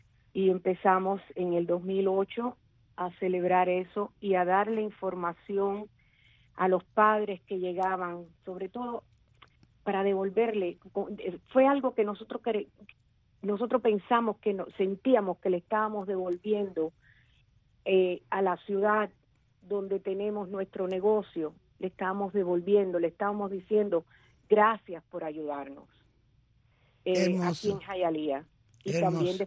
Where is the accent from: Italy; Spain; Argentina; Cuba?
Cuba; el día que yo pueda llegar a una Cuba libre y pueda llegar a mi pueblo